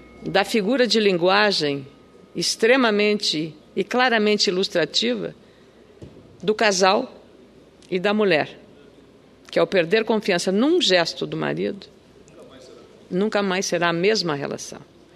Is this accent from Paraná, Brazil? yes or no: no; Lagoa Vermelha, Rio Grande do Sul, Brazil; estarei lá na minha terra, Lagoa Vermelha, na região nordeste do Rio Grande do Sul.